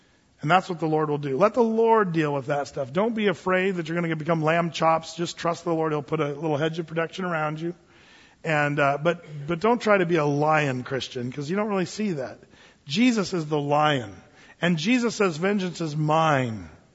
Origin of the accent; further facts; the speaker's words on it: United States; And as an American, you're like, okay, you can let go now.